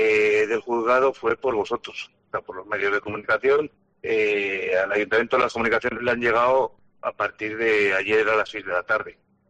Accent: Soria, Castile and León, Spain; en los San Juanes, que somos de Soria

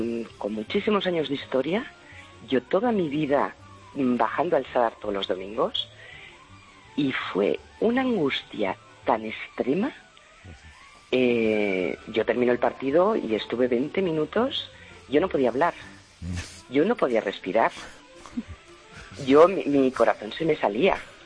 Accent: Pamplona, Navarre, Spain; Yo soy de Pamplona, soy socia de Osasuna desde hace 33 años

